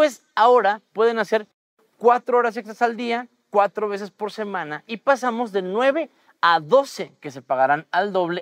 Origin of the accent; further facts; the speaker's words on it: Mexico; nadie como los mexicanos. Es un milagro realmente cómo logramos hacer de todo en 24 horas.